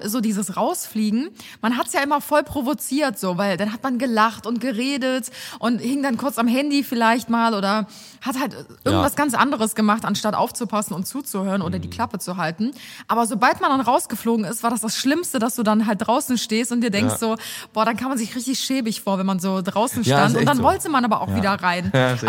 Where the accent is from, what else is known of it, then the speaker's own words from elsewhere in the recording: North Rhine-Westphalia, Germany; accent: Kölsch; Das ist mein kölscher Akzent.